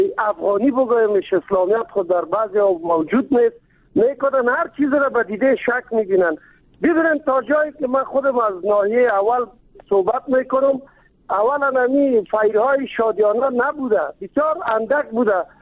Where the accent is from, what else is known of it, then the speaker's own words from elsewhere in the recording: Kabul, Afghanistan; من یک چیز را میگم چون ما از کابل هستیم